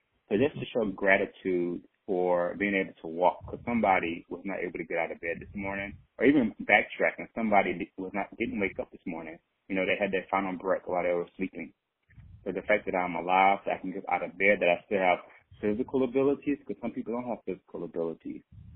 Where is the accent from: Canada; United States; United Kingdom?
United States; Louisiana; now in Los Angeles, United States; I am from Louisiana. I grew up, born and raised in Louisiana. From there, I went to Louisiana State University. After attending college, I moved to Atlanta, New York, and I'm currently in Los Angeles now.